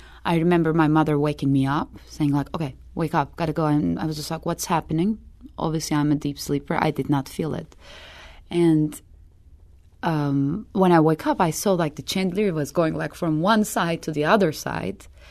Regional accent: Turkey; accent: Turkish; I grew up in Turkey.

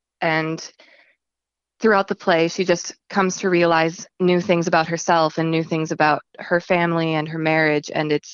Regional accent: Fargo, North Dakota, United States; now in Mandan, United States; I'm from Fargo before. Went to Shanley High School, but now I live in Mandan.

